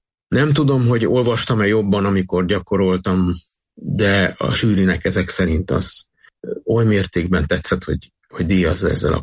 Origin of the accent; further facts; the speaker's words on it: Miskolc, Borsod-Abaúj-Zemplén, Hungary; én pedig ugye miskolci vagyok